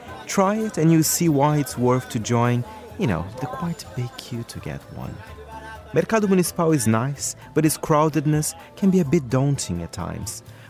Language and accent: English; São Paulo, Brazil; It's always the most magical time of the year for me, my yearly trip back to my hometown.